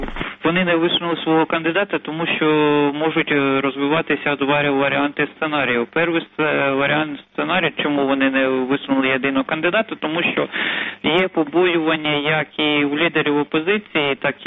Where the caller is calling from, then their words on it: Chernihiv Oblast, Ukraine; Чернігівщини.